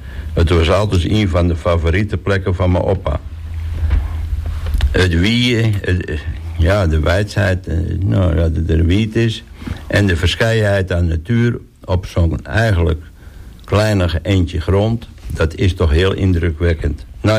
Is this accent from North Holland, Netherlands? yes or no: yes; Wieringerwerf, North Holland, Netherlands; 29 jaar. Ik ben opgegroeid in de Wieringenwerf.